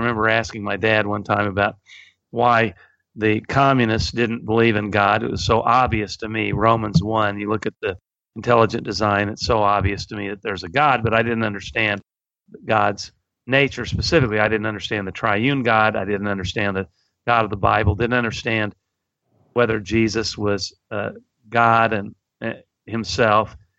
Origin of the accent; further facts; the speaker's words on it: Cape Girardeau, Missouri, United States; born there; I was born in Cape Girardeau, Missouri, in a family of lawyers.